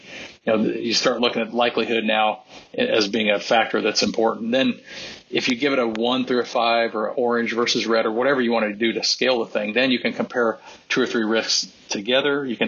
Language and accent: English; Missouri, United States; I'm from Missouri. It's all show me, right?